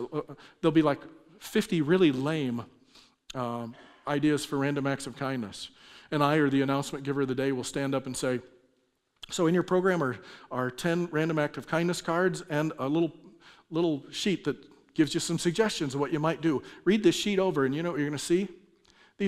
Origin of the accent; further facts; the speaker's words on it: California, United States; we do the exact same thing because I'm from California.